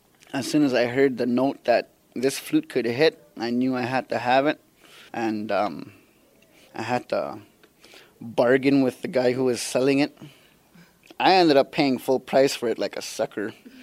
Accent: Whitefish Bay, Ontario, Canada; I am from Whitefish Bay, Ontario, Canada.

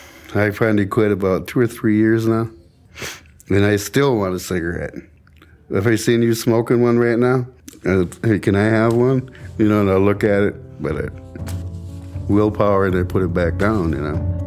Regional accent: Minnesota, United States; I'm from the White Earth Indian Reservation.

